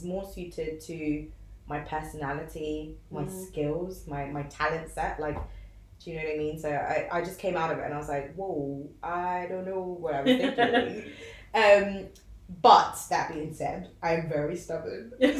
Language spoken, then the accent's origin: English; United Kingdom; some of it was because of my accent and the fact that I come from the UK.